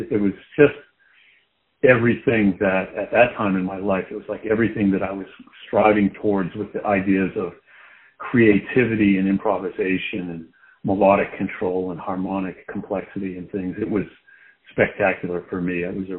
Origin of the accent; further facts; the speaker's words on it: Boston, Massachusetts, United States; even though I grew up in Boston and the Red Sox, you know, were the team.